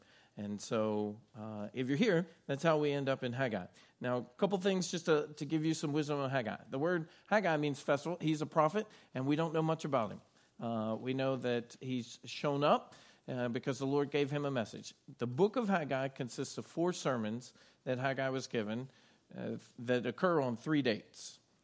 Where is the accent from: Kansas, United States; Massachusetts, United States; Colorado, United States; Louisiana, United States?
Louisiana, United States; I grew up in Louisiana, and about 45 minutes away from us is the city of Natchitoches.